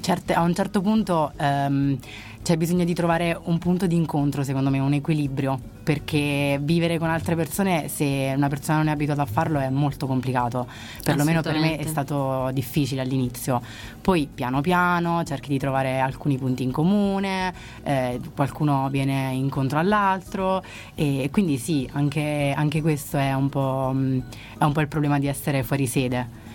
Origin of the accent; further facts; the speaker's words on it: Abruzzo, Italy; Sono dell'Abruzzo, sono di un paesino in provincia di Chieti